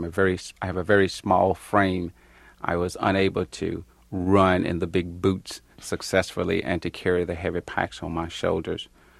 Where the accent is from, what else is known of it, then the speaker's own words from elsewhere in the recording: Millen, Georgia, United States; from Millen, Georgia, 25th Infantry Division